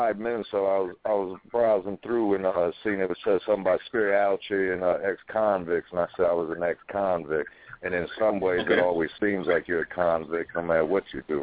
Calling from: Chicago Heights, Illinois, United States; Yeah, getting from Chicago Heights, man. Getting from Chicago Heights.

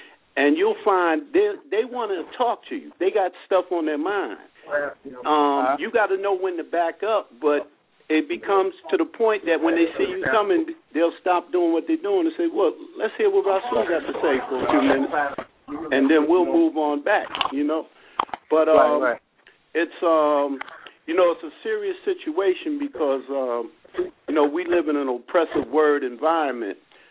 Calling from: New Jersey, United States; I'm calling from Eastern Arts, New Jersey. How's everyone?

